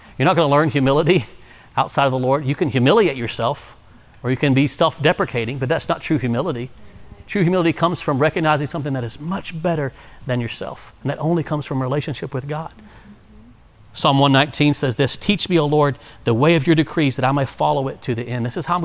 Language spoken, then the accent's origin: English; Texas, United States; Now, I'm from Texas, Texas born, Texas proud.